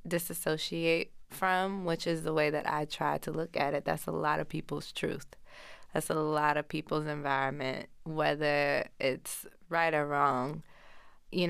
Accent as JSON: {"language": "English", "town": "Houston", "region": "Texas", "country": "United States", "tie": "born or raised there", "said": "Growing up in Houston, having bounce music sort of just be in the fabric of my Houston childhood."}